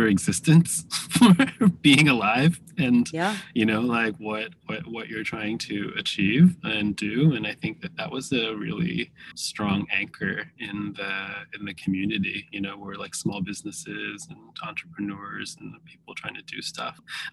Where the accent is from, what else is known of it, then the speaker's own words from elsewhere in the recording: Massachusetts, United States; Yeah, I grew up in Massachusetts, which was a really interesting place to spend one's formative years in the 80s and early 90s. My family is definitely Cambodian.